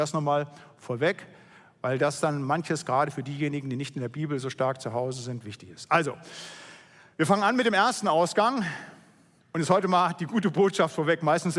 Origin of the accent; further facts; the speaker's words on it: North Rhine-Westphalia, Germany; Da, wo ich herkomme aus dem Siegerland